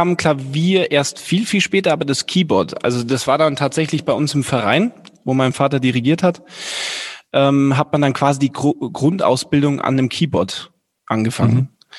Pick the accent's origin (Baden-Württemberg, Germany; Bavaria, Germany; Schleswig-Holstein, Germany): Bavaria, Germany; Germaringen; born there; hat da in meinem Geburtsort in Germaringen die Blaskapelle geleitet